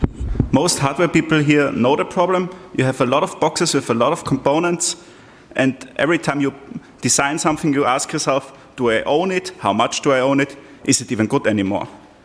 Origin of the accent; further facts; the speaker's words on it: Austria; I'm from Austria